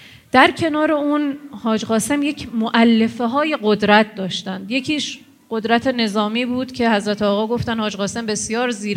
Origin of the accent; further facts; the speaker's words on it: Iran; به عنوان یک ایرانی کوچکی که در تحولات دنیا تجربه‌ای کسب کرده هست. من برای شما از دل خلیج فارس، بحرین، به قول حضرت آقا این جزیره کوچک که شاهد انقلابی بزرگ بود صحبت میکنم،